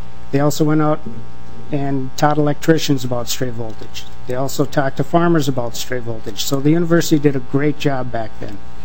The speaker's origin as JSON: {"language": "English", "region": "Minnesota", "country": "United States", "tie": "born or raised there", "said": "I worked up north for a while in my hometown, which is Tommy Rukavina country, so I hope nobody holds that against me."}